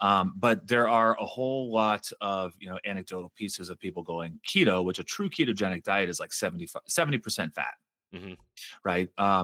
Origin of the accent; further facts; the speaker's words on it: Cincinnati, Ohio, United States; moved away; I grew up in Cincinnati. We don't ice fish in Cincinnati.